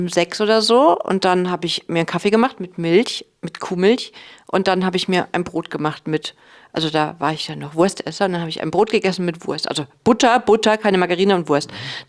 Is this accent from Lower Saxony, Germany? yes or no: no; Cologne, North Rhine-Westphalia, Germany; also ich komme ja aus Köln.